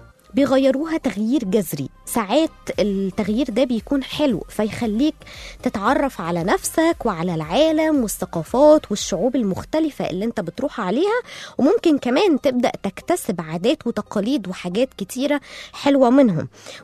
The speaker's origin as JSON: {"language": "Arabic", "country": "Egypt", "moved": "yes", "said": "لا احنا عندنا في مصر غير، في مصر بيبقى ليها روح كده"}